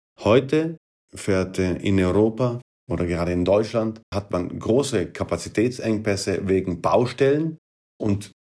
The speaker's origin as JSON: {"language": "German", "region": "Trentino-Alto Adige", "country": "Italy", "said": "wir als Südtiroler bekommen mehr Platz auf den heutigen Gleisen"}